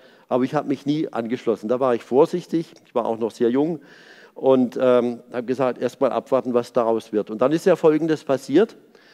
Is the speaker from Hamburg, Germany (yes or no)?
no; Pforzheim, Baden-Württemberg, Germany; ich bin ja Jahrgang 58, bei der Gründung der Grünen, da war ich 22 Jahre alt, das war 1980 in Karlsruhe in der Nähe meiner Heimatstadt Pforzheim.